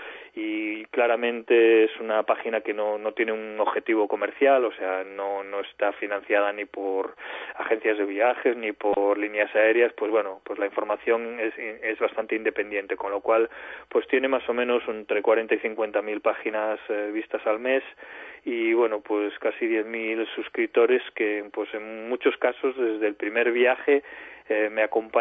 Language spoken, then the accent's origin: Spanish; A Coruña, Galicia, Spain; Pues yo, o sea, nací en Galicia, viví en La Coruña hasta los 20 y pico años y tengo allí mi familia.